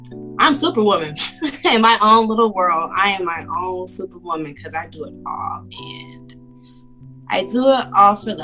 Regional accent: Georgia, United States; now in Oak Grove, United States; I was born and raised in Georgia, but I currently live in Oak Grove, Kentucky with my husband and my son.

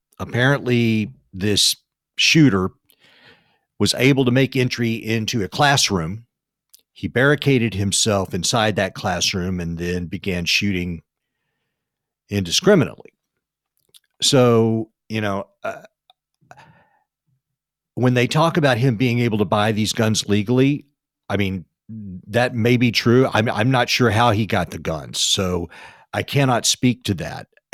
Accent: Texas, United States; this is the tragedy in Uvalde, Texas, which is my home state.

